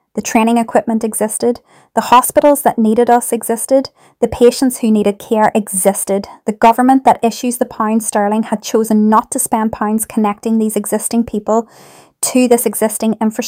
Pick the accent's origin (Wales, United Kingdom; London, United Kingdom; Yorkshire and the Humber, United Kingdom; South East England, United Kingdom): London, United Kingdom; I grew up in King's Cross before the area transformed completely. Our street used to be mostly social housing and corner shops.